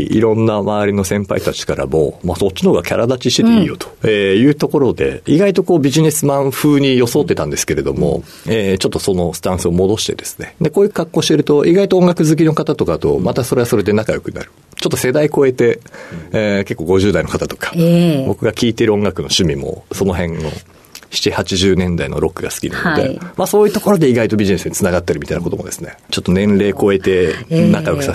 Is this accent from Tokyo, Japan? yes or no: yes; Mitaka, Tokyo, Japan; はい、東京の三鷹になります。